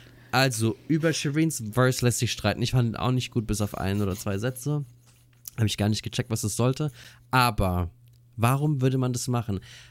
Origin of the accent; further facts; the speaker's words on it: Hesse, Germany; Bei uns in Hessen